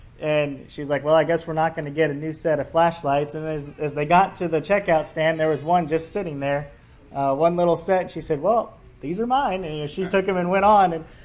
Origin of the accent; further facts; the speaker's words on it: California, United States; also born or lived in Colorado; and of course, I'm from California, and then we lived in Colorado, and hurricanes and tornadoes were just nothing we've ever had to worry about.